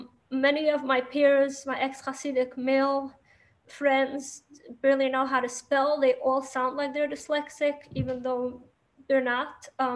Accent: New York, United States; first language Yiddish; English is a second language; I'm from New York, but I speak Yiddish as a first language.

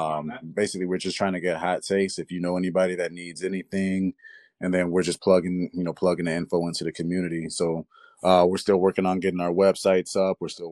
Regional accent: Kankakee, Illinois, United States; I feel like the name suits because we're all from Kankakee.

